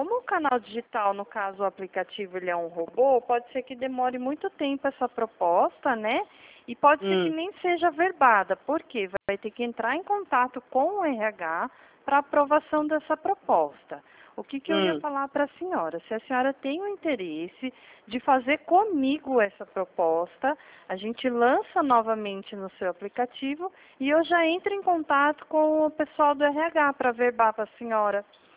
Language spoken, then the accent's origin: Portuguese; São Paulo, Brazil; não estranhe que eu sou de São Paulo, tá bom? Não moro na mesma região